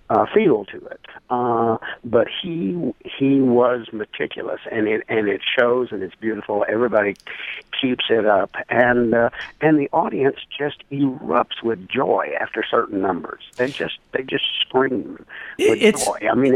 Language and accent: English; Texas, United States; It just came, you know, growing up near Lubbock.